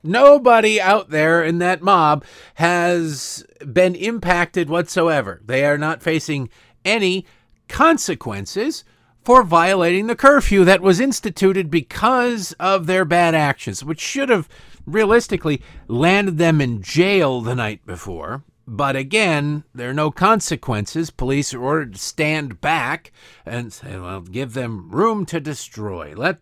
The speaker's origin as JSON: {"language": "English", "town": "Detroit", "region": "Michigan", "country": "United States", "tie": "born or raised there", "said": "I grew up in Detroit."}